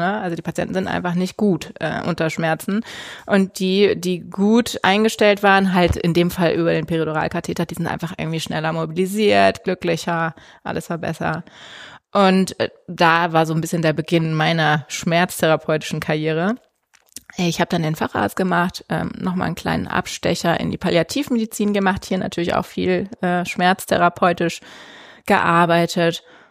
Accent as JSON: {"language": "German", "town": "Münster", "region": "North Rhine-Westphalia", "country": "Germany", "also_born_or_lived": "Freiburg", "lives_now": "Hamburg, Germany", "said": "Ich komme ursprünglich aus Münster-Westfalen, habe dann im schönen Freiburg Medizin studiert, um dann wieder ganz nach oben in den Norden zu flippen"}